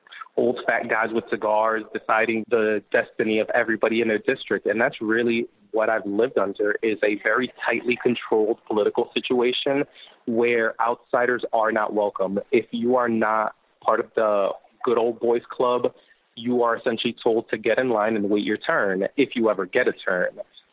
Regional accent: New Jersey, United States; he was my hometown mayor when I was a kid, and he comes directly out of the New Jersey political scene.

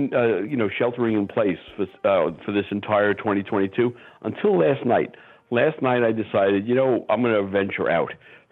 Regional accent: United States; yeah, it's really kind of safe for you, but I'm an American.

